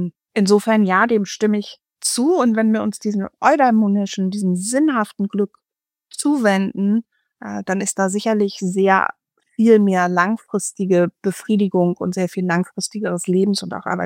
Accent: Northern Germany, Germany; wenn ich komme jetzt aus Norddeutschland

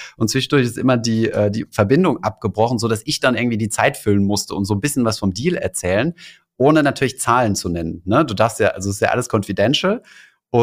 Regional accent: Saarland, Germany; Ja, stimmt, ja. Das Saarländer ist

